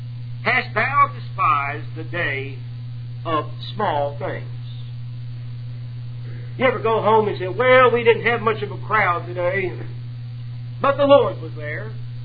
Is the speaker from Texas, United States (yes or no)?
yes; San Marcos, Texas, United States; born there; You know, I tell people, I was born in San Marcos, Texas. People in Texas know where that is. Y'all probably don't.